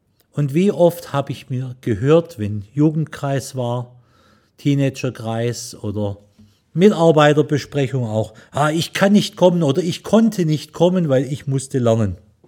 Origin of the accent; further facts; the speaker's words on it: Baden-Württemberg, Germany; Wobei ich festgestellt habe, nachdem ich in 5 Bundesländern gewohnt und gelebt habe, sich Häuser bauen tun nicht nur die Schwaben.